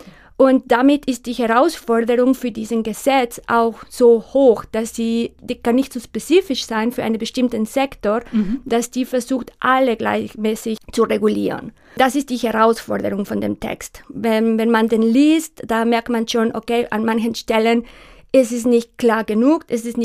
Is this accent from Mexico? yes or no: yes; Mexico; moved away as an adult; now in Germany; Ich komme ursprünglich aus Mexiko. Und dann nach meinem Abi bin ich dann nach Deutschland gekommen zum Studieren. Und nach fast 18, 20 Jahren bin ich einfach hier geblieben.